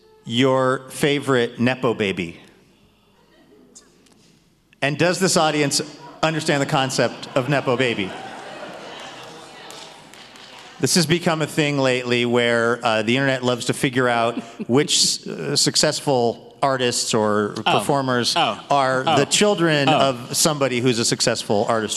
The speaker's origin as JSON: {"language": "English", "town": "Seattle", "region": "Washington", "country": "United States", "tie": "born or raised there", "said": "I grew up in Seattle in the 80s, and it was a very different place. It was very blue collar."}